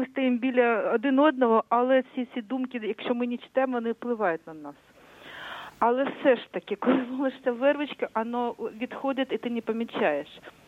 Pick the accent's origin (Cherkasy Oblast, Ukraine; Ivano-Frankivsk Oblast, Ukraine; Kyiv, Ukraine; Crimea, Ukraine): Kyiv, Ukraine; я як мешканка, я киянка, я народилася в Києві, все життя живу в Києві, і все життя не уявляю без Києва, бо я киянка.